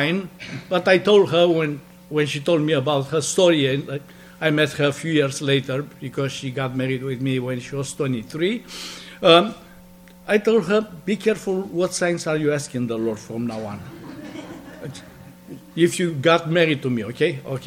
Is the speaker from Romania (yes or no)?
yes; Romania; born there; English is a second language; And both of us, you were born in Romania. You'll never guess from my accent.